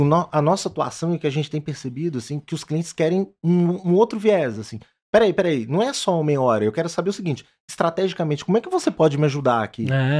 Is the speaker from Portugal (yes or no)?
no; Ipatinga, Minas Gerais, Brazil; also born or lived in Vitória; Eu nasci em Vitória, Espírito Santo, mas eu cresci em Ipatinga. Porque Ipatinga é um polo industrial. Ipatinga, ele tá na cidade, tá numa região chamada Vale do Aço, ali em Minas Gerais.